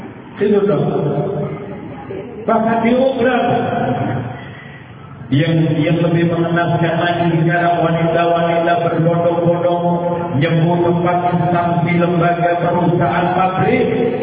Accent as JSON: {"language": "Indonesian", "region": "Java", "country": "Indonesia", "said": "Orang Jawa, karena saya dari Jawa"}